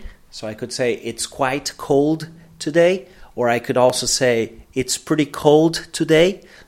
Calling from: Porto Alegre, Rio Grande do Sul, Brazil; English is a second language

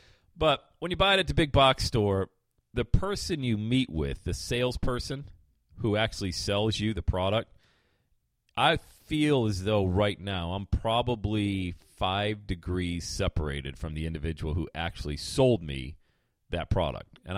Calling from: Loveland, Ohio, United States; I say, hey, I'm calling from Loveland. Is that in the U.S.?

